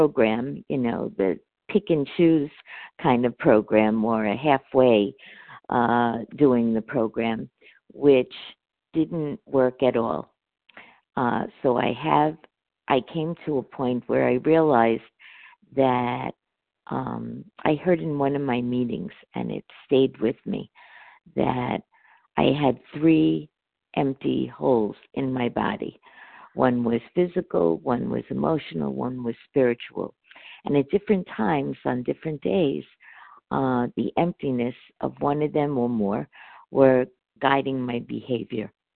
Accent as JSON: {"language": "English", "region": "New York", "country": "United States", "said": "I'm from New York."}